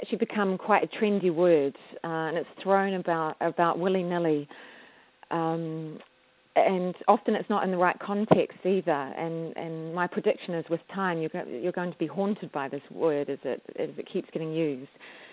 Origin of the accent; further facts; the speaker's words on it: New Zealand; I'm actually from New Zealand, and although when you look at me, I don't look like I am an Indigenous New Zealander, and the name of that is the Māori people of New Zealand. But my mother is actually Māori.